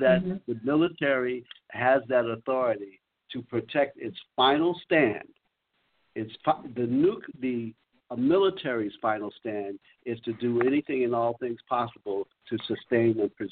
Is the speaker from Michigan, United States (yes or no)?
no; Washington, District of Columbia, United States; I mean, growing up in Washington D.C., you become clearly aware of the number of security elements in that city